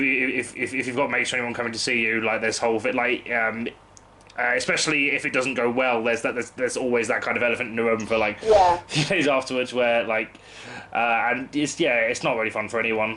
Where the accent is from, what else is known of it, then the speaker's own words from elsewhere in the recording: London, United Kingdom; moved away as an adult; now in Salford, United Kingdom; I'm from London originally. Walthamstow, Yeah, so from London originally, and then I moved up to Salford for uni, and I've just been around this area since then.